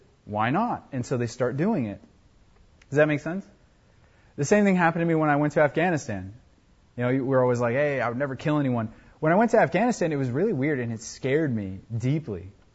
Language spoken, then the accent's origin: English; United States; And as an American, I was like, yeah, that is so disgusting.